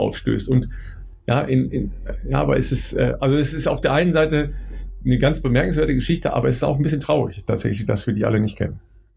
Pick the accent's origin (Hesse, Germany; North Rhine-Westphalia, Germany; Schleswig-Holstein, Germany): North Rhine-Westphalia, Germany; das ist in der Nähe meiner Heimat im Münsterland